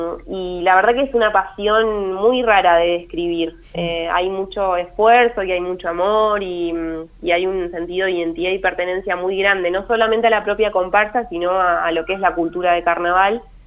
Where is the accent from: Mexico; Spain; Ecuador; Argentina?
Argentina; Gualeguaychú, Entre Ríos; a quienes somos de Gualeguaychú, que es una ciudad de 100.000 habitantes y bastante chica